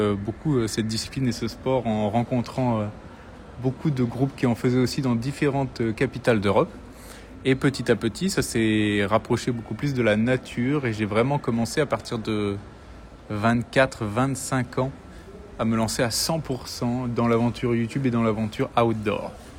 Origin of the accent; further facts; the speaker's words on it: Chambéry, Auvergne-Rhône-Alpes, France; 32 ans bientôt, je crois, et voilà, je suis originaire de Chambéry.